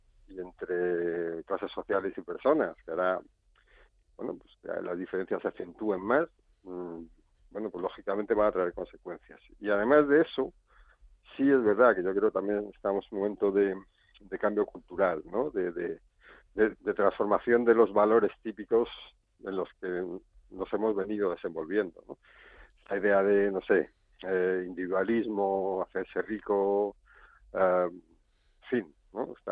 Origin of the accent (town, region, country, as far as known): Madrid, Community of Madrid, Spain; born or raised there